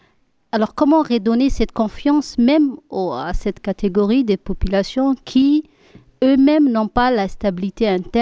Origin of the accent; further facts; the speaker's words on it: Djibouti; Je suis de la République de Djibouti.